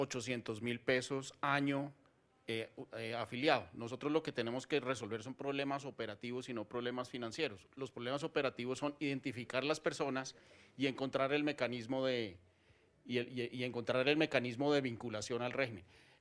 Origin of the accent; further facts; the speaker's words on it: Bogotá, Colombia; como funcionario del gobierno nacional, pero también como bogotano